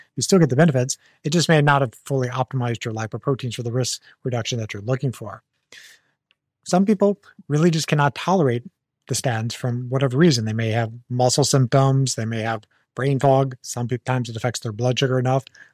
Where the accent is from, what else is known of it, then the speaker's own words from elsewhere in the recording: Missouri, United States; and I'm also from Missouri.